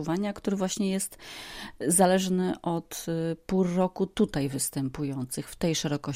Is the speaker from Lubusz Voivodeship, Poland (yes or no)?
yes; Zielona Góra, Lubusz Voivodeship, Poland; born there; ja na przykład urodziłam się w Zielonej Górze i blisko Zielonej Góry mieszkam.